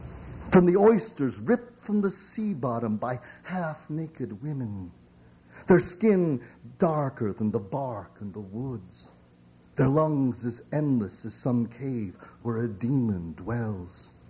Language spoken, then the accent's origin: English; Hong Kong; You know, I come from Hong Kong, but what do they care?